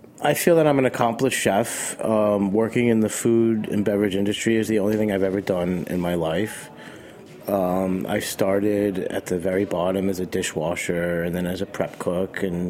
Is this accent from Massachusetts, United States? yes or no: yes; Boston, Massachusetts, United States; born there; now in New York, United States; Yes, I was born in Boston, yes.